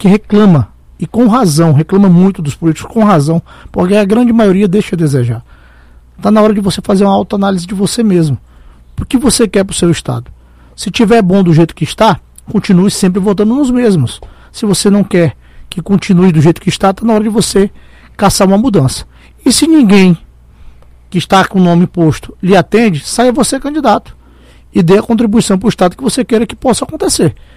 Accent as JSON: {"language": "Portuguese", "region": "Roraima", "country": "Brazil", "tie": "born there", "said": "para esse estado, que é onde eu nasci, onde eu tenho a minha família, e quero ver Roraima um dia poder respirar novos ares"}